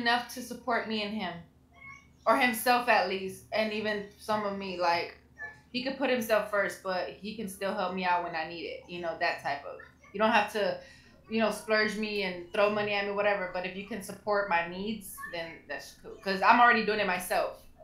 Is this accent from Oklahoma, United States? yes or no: no; Watts, California, United States; I'm from Watts, California. I'm 27 years old.